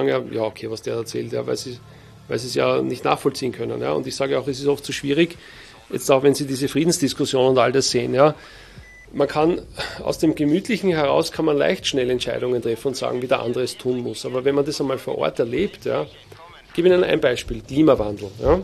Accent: Wiener Neustadt, Lower Austria, Austria; dass ich aufgewachsen bin in Wiener Neustadt. Ja, Wiener Neustadt ist die Stadt, wo die Militärakademie steht.

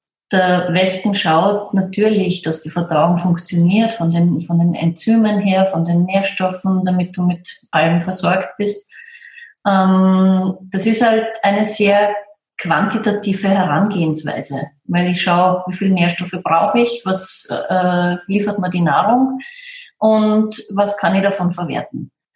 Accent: Austria; Also bei uns in Österreich ist es das Sackerl und nicht die Tüte.

